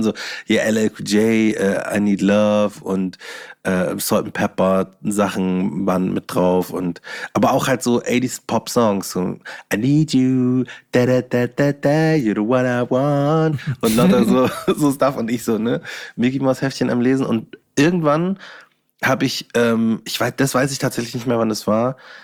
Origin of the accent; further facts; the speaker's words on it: Bavaria, Germany; ich bin ein Bayer